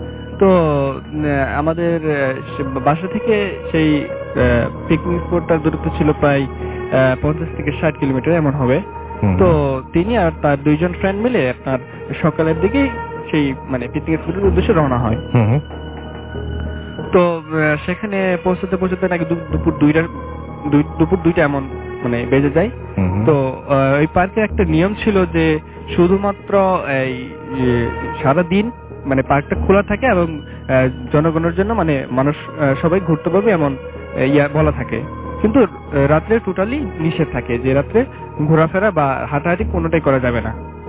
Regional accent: Jamalpur, Mymensingh Division, Bangladesh; আমার ঘটনাটা হচ্ছে এই জামালপুর, আমার নিজ জেলা কেন্দ্রিক।

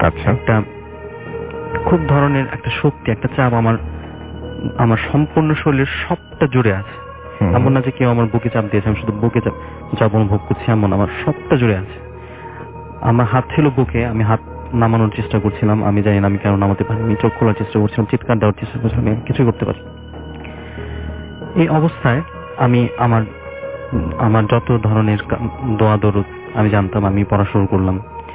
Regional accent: Jamalpur, Mymensingh Division, Bangladesh; এসেছি জামালপুর নামিনা থেকে।

